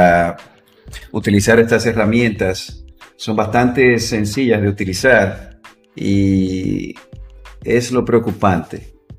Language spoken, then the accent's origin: Spanish; Dominican Republic; born there; De mi país natal, República Dominicana.